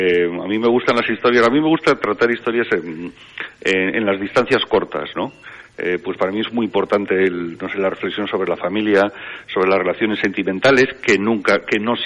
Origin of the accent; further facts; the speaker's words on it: Bilbao, Basque Country, Spain; Yo soy de Bilbao y, vamos, yo creo que para Bilbao Castro es un poco como estar en casa